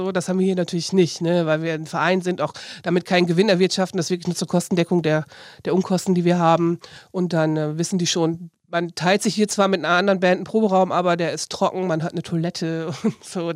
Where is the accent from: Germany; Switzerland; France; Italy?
Germany; Osnabrück, Lower Saxony; also born or lived in Leipzig / Enschede; Ich habe vorher in Leipzig gewohnt, ich komme aus Osnabrück, habe in Enschede dann nochmal studiert und wollte hier eigentlich nur wohnen und dann wieder gehen.